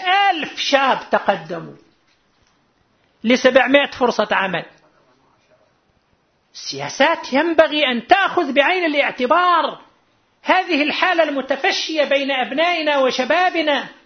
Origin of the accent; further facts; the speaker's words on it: Qatif, Eastern Province, Saudi Arabia; عندنا في القطيف